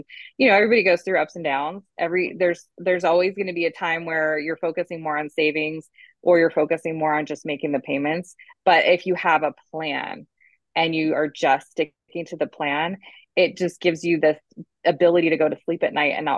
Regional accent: Iowa, United States; moved away as an adult; I'm originally from Iowa, small town, just, and small town, like nothing really going on there.

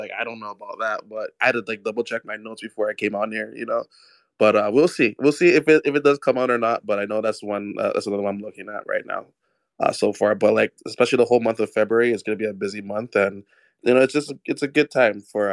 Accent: Toronto, Ontario, Canada; now in Los Angeles, United States; I'm still in LA, never left, but I'm originally from Toronto, Canada.

